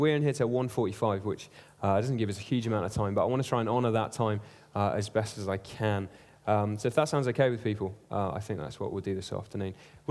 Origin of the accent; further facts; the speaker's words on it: Leeds, Yorkshire and the Humber, United Kingdom; I come from Leeds, which is in the north of England.